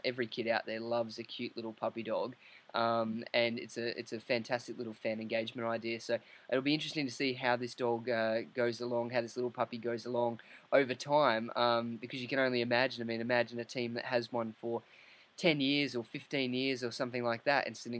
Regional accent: Queensland, Australia; in my home state, Queensland, in Australia.

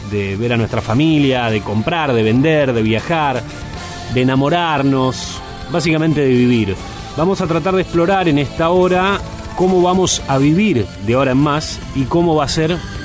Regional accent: Argentina; Te hablo como argentino, te digo vos

